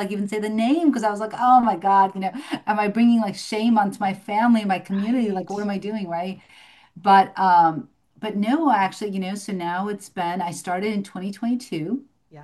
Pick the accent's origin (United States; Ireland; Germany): United States; Michigan; Well, you so I grew up in Michigan, so I'm from Michigan.